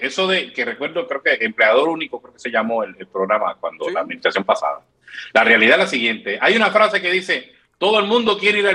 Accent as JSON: {"language": "Spanish", "town": "Corozal", "country": "Puerto Rico", "tie": "born or raised there", "said": "Ahora mismo en Corozal, en mi pueblo, hay una situación"}